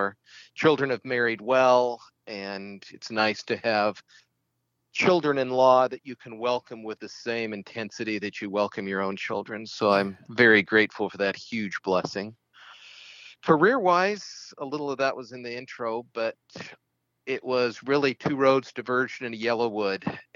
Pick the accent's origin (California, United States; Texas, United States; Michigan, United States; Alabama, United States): California, United States; also born or lived in Utah; Born and raised in California, then went to school in Utah.